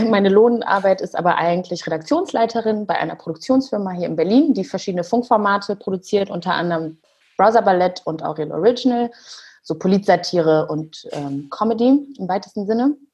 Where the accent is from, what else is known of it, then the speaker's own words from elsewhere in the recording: Rwanda; German is a second language; now in Germany; Ich komme aus Ruanda, bin auch schon sehr lange in Deutschland